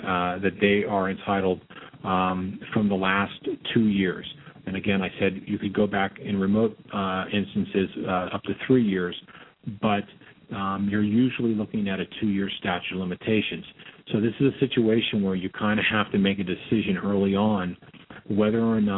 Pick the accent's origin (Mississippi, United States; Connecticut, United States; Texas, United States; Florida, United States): Florida, United States; I grew up here in South Florida. You know, this is what I call home.